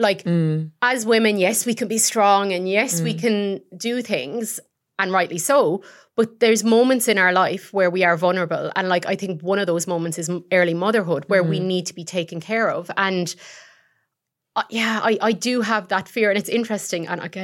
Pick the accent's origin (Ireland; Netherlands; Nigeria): Ireland; I was raised in Ireland.